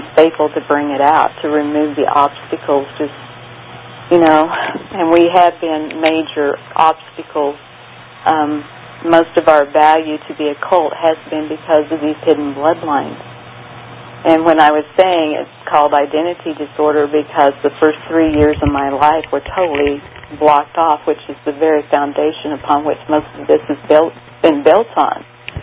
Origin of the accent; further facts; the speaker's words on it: Oklahoma, United States; I grew up in Oklahoma in a little Midwest town, went to Oklahoma State, you know, graduated, became a teacher.